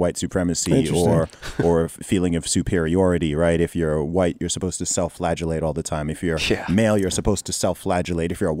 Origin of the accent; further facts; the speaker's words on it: Saudi Arabia; I mean, I grew up in Saudi Arabia and I was in the Boy Scouts and they used to try to get us to, you know, we used to pledge allegiance to the flag.